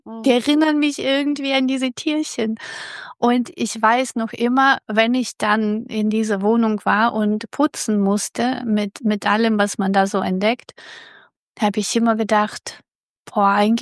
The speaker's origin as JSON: {"language": "German", "country": "Russia", "second_language": "German", "lives_now": "Germany", "said": "ich komme ja aus Russland und ich musste sehr viel auch im Haushalt helfen. Und wir wohnten in einem neun stockwerkiges Haus mit Kakerlaken."}